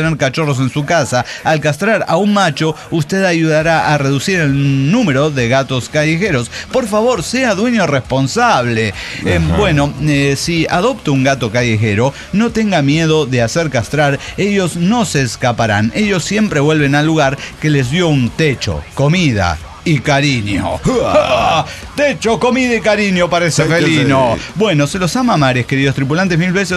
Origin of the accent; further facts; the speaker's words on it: Mexico; O yo como mexicano, o sea, quinta generación.